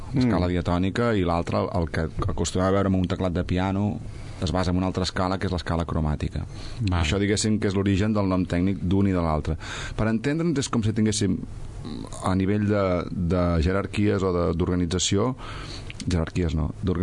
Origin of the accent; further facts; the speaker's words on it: Sabadell, Catalonia, Spain; com a bon sabadellenc, tinc la meva colla.